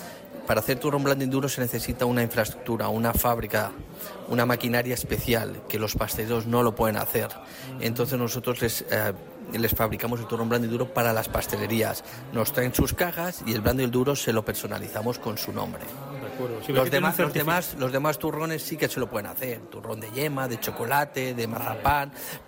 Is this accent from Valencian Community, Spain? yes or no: yes; Jijona, Valencian Community, Spain; Somos la quinta generación, somos oriundos de Gijona